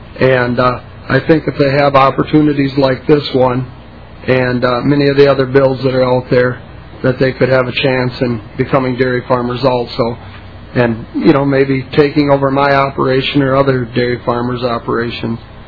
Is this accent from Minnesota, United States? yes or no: yes; Rochester, Minnesota, United States; I'm from Rochester, Minnesota, but just south of Zumber Falls.